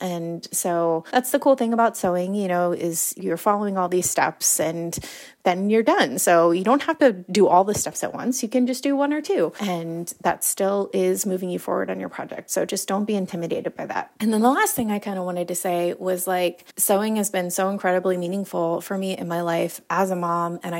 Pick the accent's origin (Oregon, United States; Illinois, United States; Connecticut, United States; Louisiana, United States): Oregon, United States; Portland; I'm from Portland, Oregon